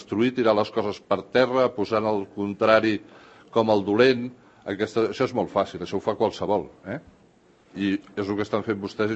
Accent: Catalonia, Spain; jo sóc català des de moltes generacions

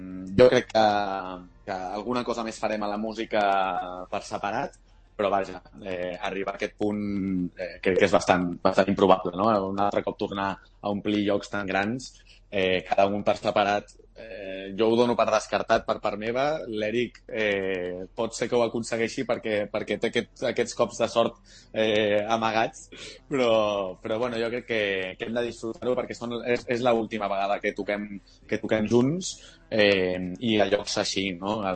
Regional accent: Sant Cugat, Catalonia, Spain; now in Barcelona, Spain; nosaltres som de Sant Cugat els dos

